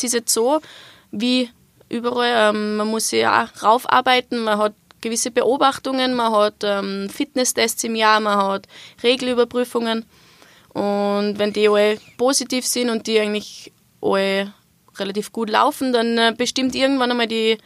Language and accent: German; Austria